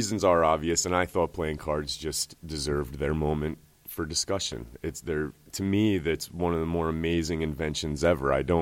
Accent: Catskill, New York, United States; You know, even though I grew up in Catskill, Hunter Mountain was a short drive away.

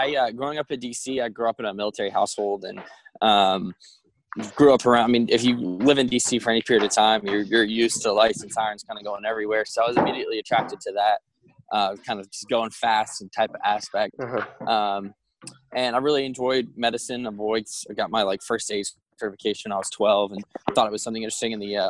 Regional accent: Washington, District of Columbia, United States; also born or lived in Connecticut; I'm from Washington, D.C. originally. I went to Salisbury High School up in Connecticut after going to middle school in D.C.

